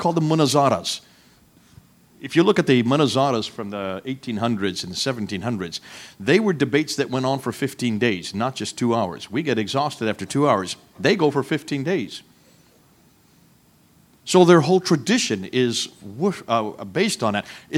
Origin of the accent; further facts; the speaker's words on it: India; accent: American; Growing up in India, we always take the railway to get back to our homes.